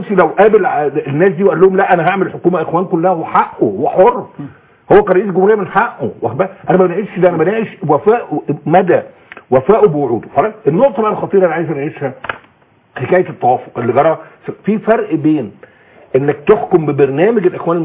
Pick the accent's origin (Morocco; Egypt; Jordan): Egypt; كمصري وكاخوان مسلمين